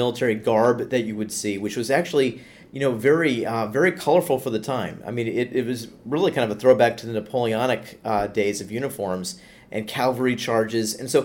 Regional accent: Virginia, United States; I grew up in Virginia, and basically our backyard was, you know, Manassas or Bull Run

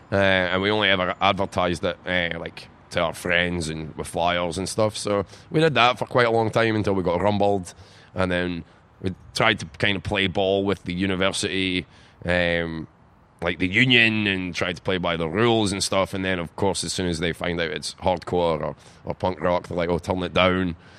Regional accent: Alyth, Scotland, United Kingdom; We grew up in Aileth

